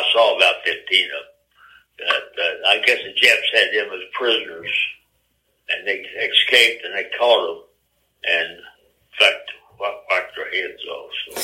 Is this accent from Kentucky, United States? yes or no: yes; Kentucky, United States; Right, yes. Actually, my whole family, my great-grandfather came out of Pennsylvania.